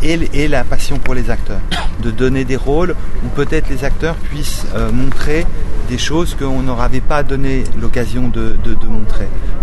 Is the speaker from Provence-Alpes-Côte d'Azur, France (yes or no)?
no; Roubaix, Hauts-de-France, France; La Vie des Morts, je l'ai tourné à Roubaix. Vous voyez, il a fallu, pour que je trouve ma voie, il a fallu me lester de là d'où je viens.